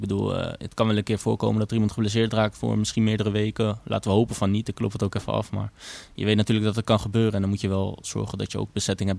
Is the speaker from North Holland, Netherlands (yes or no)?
yes; Amsterdam, North Holland, Netherlands; now in Deventer, Netherlands; En ik kom uit Amsterdam. Dus dat is wel lekker als je ook een beetje die reuring kan opzoeken af en toe.